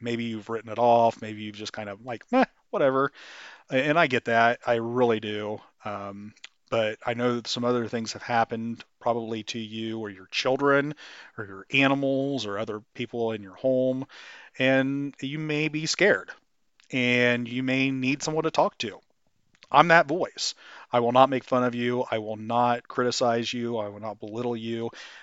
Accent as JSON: {"language": "English", "region": "Ohio", "country": "United States", "tie": "born or raised there", "said": "I grew up in Western Ohio."}